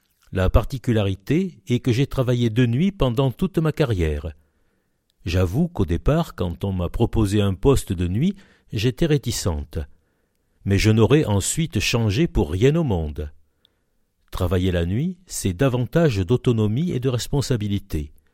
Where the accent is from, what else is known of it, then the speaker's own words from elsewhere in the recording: Salon-de-Provence, Provence-Alpes-Côte d'Azur, France; J'ai quitté Salon pour étudier à Marseille, à l'hôpital Sainte-Marguerite. Mais dès que j'ai terminé mon cursus, je suis revenu ici. J'ai été embauché à l'hôpital de Salon, et j'y suis resté 42 ans.